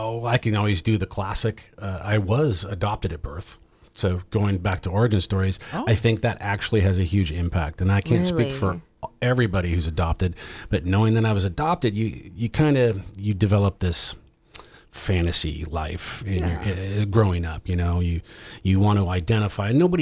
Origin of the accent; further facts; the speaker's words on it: Portland, United States; But I grew up in Portland and went into the service right after high school.